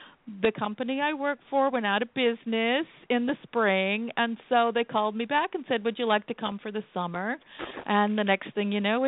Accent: New England, United States; My mother's from Italy. My father's Irish. I grew up in New England, and I've spent 30 years in the 17th century.

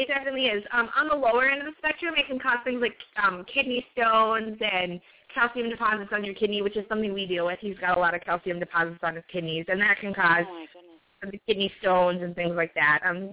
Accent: Minnesota, United States; We're from Minnesota, so if you know a little bit about Minnesota

